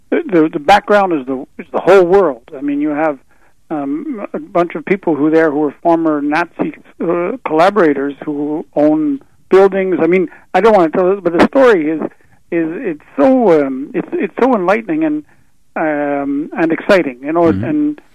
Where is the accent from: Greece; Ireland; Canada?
Canada; Ontario; I'm originally from Northern Ontario.